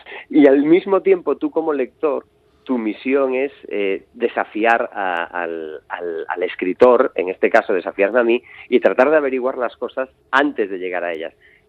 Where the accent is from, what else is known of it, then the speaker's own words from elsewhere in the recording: Galicia, Spain; pero al mismo tiempo soy muy gallego